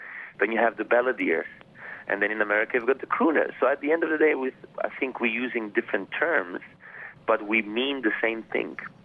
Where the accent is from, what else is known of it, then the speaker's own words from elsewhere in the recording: Italy; also born or lived in Vienna, Austria; I speak German because I was born in Vienna. I speak Italian because my parents are from Naples and I lived in Italy. I was brought up there and spoke it at home as well, English, French, and Spanish in school.